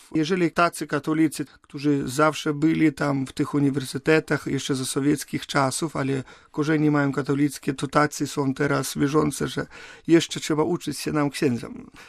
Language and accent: Polish; Belarus; Ja pochodzę z takiej wsi, gdzie u nas pół wsi wyjechało prawie do Polski.